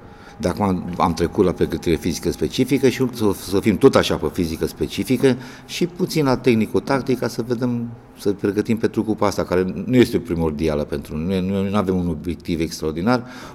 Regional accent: Brașov, Brașov County, Romania; also born or lived in Sălaj; De origine sunt din Sălaj, născut în Sălaj, dar sunt crescut la Brașov, că părinții mei au migrat spre Brașov pentru că acolo, fiind oraș industrial, erau bani mai mulți decât în Sălaș

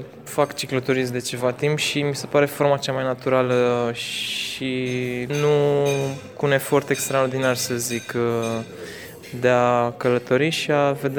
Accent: Bucharest, Romania; Eu sunt din București

